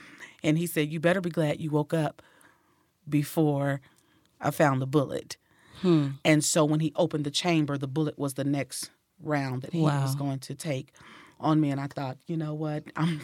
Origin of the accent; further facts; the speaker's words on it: California, United States; No, I'm originally from California.